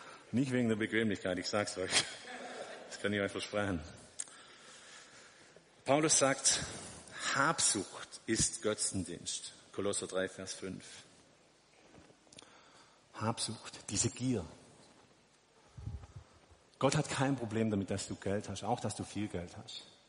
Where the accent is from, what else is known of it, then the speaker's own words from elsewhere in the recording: Germany; Wir lieben ja die Sicherheit, wir sind Deutsche, gell? Ich auch, also ich predige auch zu mir selber, gell?